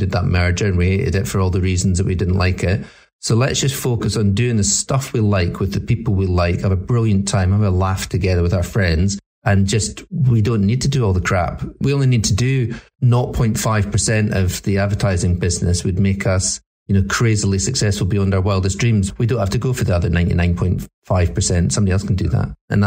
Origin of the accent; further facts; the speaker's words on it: Scotland, United Kingdom; now in London, United Kingdom; I came down from Scotland. Maybe that wasn't a big deal of it, but I did feel like a bit of a fish out of water in London.